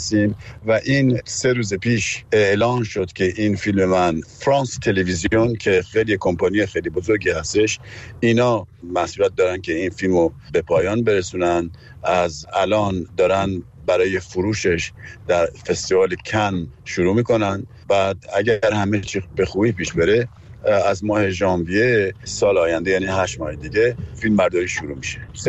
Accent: Tehran, Tehran Province, Iran; منم تو اونجا به دنیا آمدم و از همونجا بزرگ شدم

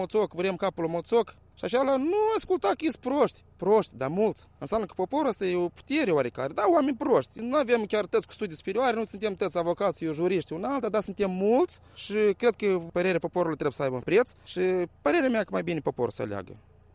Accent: Moldova; De când Moldova au căpătat independență, ne fierbim în aceeași oală

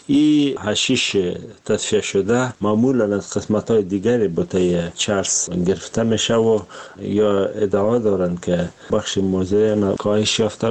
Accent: Afghanistan; ما از افغانستان اومدیم

